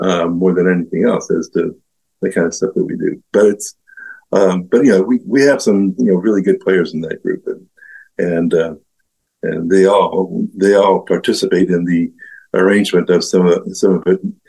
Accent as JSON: {"language": "English", "town": "Paramount", "region": "California", "country": "United States", "tie": "born or raised there", "said": "it was a great town of Paramount in the LA County region, and I thought it was a great childhood. I grew up in Catholic schools"}